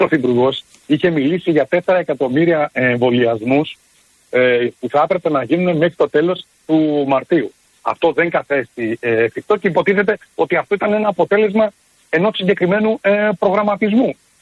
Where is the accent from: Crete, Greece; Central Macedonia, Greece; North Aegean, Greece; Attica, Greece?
Central Macedonia, Greece; Thessaloniki; αυτό που ειδικά χτύπησε την πόλη μου, τη Θεσσαλονίκη